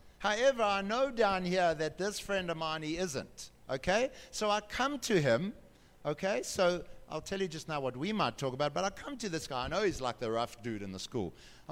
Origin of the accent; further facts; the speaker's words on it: Durban, KwaZulu-Natal, South Africa; oh, I was born in Durban and grew up on the coast overlooking the sea at Anstey's Beach, and I used to run up and down to Brighton Beach every afternoon to get fit for rugby